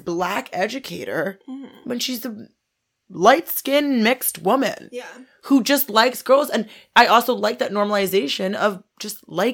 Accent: New Jersey, United States; also born or lived in New York City; We were both somewhat from New York City. My family moved to the suburbs, New Jersey.

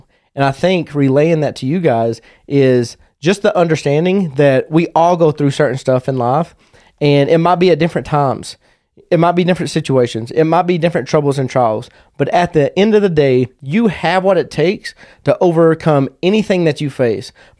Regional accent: Kentucky, United States; where I will open it up to my hometown, Macquarie County, Kentucky, where it's directed towards the youth.

